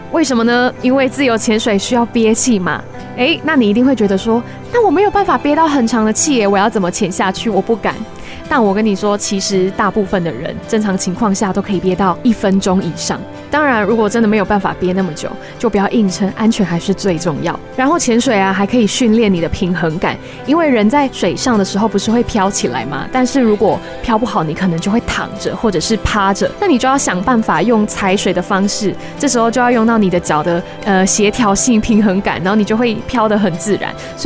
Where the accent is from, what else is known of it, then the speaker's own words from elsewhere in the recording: Hengchun, Pingtung County, Taiwan; 上次啊，和小子一起带大家认识我的家乡恒春半岛